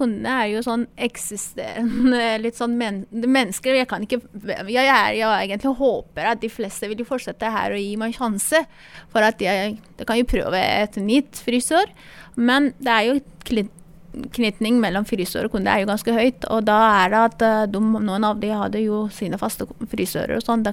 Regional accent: Iran; Norwegian is a second language; moved away as an adult; now in Norway; Jeg er utdannet frisør fra Iran, der er jeg opprinnelig fra, og da tok jeg svennebrevet i 2007. Og jeg flyttet til Norge og jobbet som frisør i Norge også.

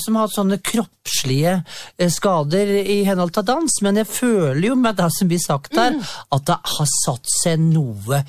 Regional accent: Innlandet, Norway; fra Valdres.

